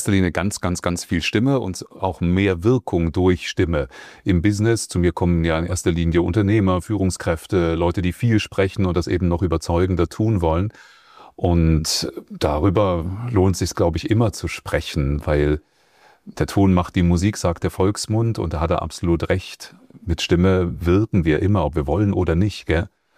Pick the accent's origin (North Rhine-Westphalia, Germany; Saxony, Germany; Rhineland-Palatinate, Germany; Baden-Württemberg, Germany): Saxony, Germany; Dresden; born there; accent: Saxon; also born or lived in Weimar; Also gebürtig bin ich Dresdner, ich komme aus Sachsen. Wenn still, kann ich auch noch ein bisschen Sächs quatschen, das mache ich aber eher selten.